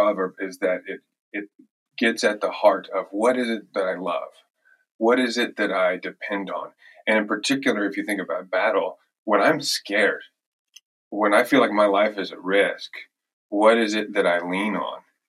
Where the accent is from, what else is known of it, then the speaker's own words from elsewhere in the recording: Texas, United States; I'm originally from Texas.